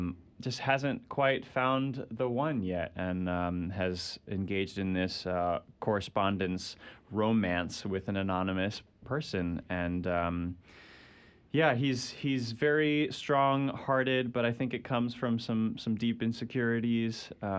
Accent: New York City, New York, United States; Yeah, I'm here from New York, New York City.

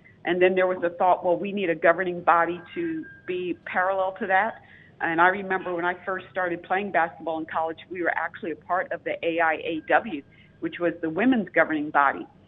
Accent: Pennsylvania, United States; When I think back growing up outside of Philadelphia in a very sports-rich area

